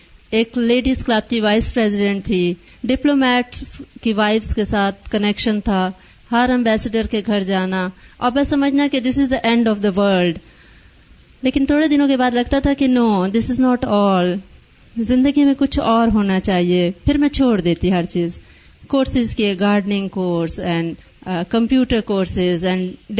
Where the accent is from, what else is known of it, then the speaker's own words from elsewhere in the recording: Peshawar, Khyber Pakhtunkhwa, Pakistan; now in Islamabad, Pakistan; اور میں اسلام آباد سے آئی ہوں. میری پیدائش اور بیسک تمام ایجوکیشن پشاور میں ہی ہوئی اور بیسیکلی میں این ڈبلیو ایف پی سے ہوں.